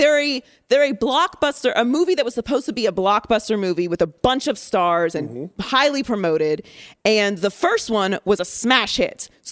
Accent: Pittsburgh, Pennsylvania, United States; I'm from Pittsburgh, and I know for a fact that my aunt drinks at least 6 cups of coffee a day

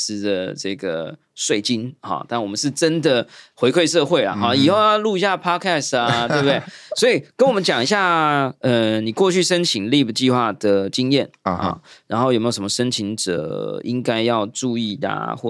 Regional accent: Taiwan; 可是我们台湾人常常是做五分就讲三分

